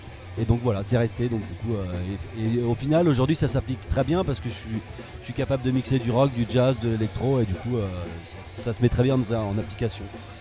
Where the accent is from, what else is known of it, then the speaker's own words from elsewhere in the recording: Brittany, France; ça fait une vingtaine d'années que je fais du scratch, mais je suis breton.